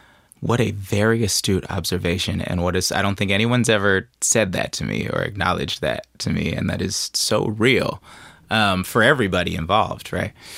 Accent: Oakland, California, United States; I'm from Oakland. We've been rapping fast. I've been rapping fast since I was a child.

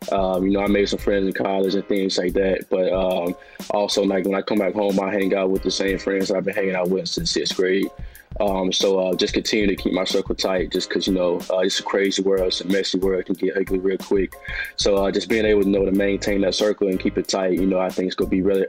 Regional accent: Tifton, Georgia, United States; You know, I'm from Tifton, Georgia, very small town. You know, I grew up in a very toxic household with an abusive stepfather

